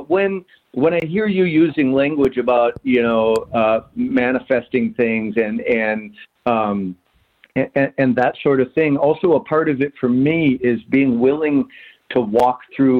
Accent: Minnesota, United States; because I'm from Minnesota and that's how we talk.

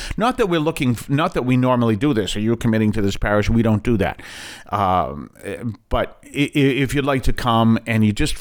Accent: Boston, Massachusetts, United States; accent: Boston; Pardon my Boston accent there. Not that there's a problem with a Boston accent in Boston.

